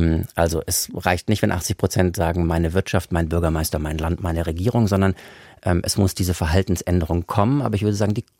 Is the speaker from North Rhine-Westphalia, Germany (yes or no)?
no; Stuttgart, Baden-Württemberg, Germany; Ich komme aus Stuttgart.